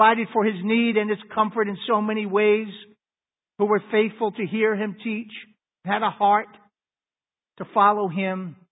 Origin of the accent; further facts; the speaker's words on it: Long Island, New York, United States; We didn't have a built-in pool where I was growing up in Long Island.